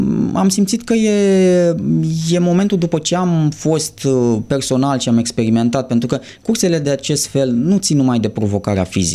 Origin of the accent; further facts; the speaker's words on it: Romania; feedback-ul pe care l-am primit din afară de la oameni cu care am alergat spunând că eu vin din România a fost unul foarte, foarte bun.